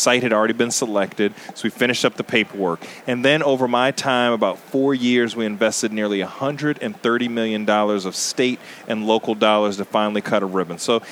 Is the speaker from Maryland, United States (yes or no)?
yes; Catonsville, Maryland, United States; also born or lived in Columbia; I've been an Orioles fan my whole life, growing up in Catonsville and then moving out to Columbia.